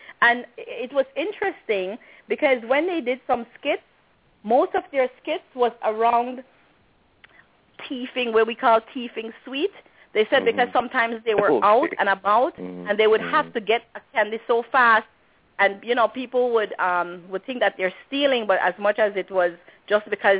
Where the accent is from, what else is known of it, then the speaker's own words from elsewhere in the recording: Belize; we basically go around and tell people we're from Belize